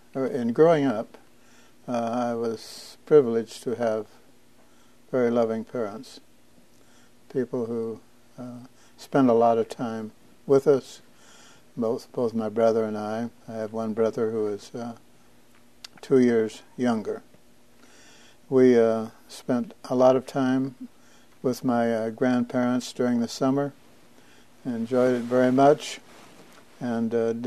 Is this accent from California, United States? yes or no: no; Cowden, Illinois, United States; born there; I was born in Cowden, Illinois, on June 6, 1924. I was born into a family that basically followed agriculture.